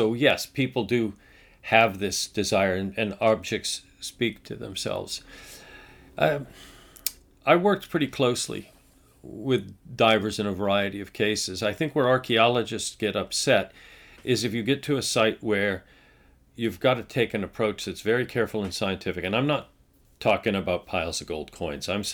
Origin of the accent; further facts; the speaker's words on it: Canada; now in Washington, United States; one of the great values we celebrate as being Canadian